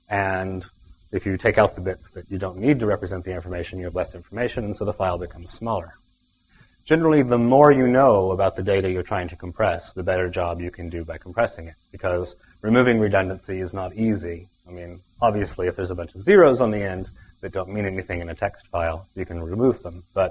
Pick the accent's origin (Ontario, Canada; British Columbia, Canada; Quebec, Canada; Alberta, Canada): British Columbia, Canada; Vancouver; I come from Vancouver on the western edge of Canada